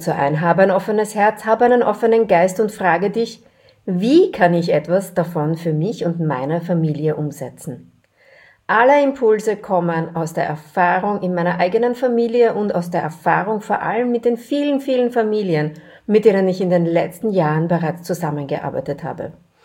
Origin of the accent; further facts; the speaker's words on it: Austria; accent: Austrian German dialect; Dann war das für uns ganz logisch Deutsch, österreichisches Deutsch, meist auch unser Dialekt.